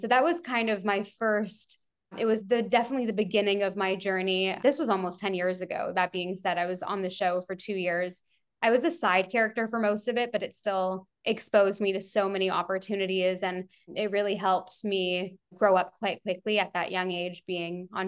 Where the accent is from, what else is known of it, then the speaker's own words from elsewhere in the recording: Canada; As a Canadian, you could get a 2-year working visa.